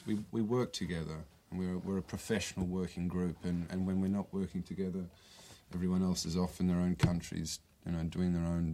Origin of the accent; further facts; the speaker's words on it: Australia; now in Brazil; I'm Australian. I've lived in many different countries, and at the moment I happen to be living in Brazil.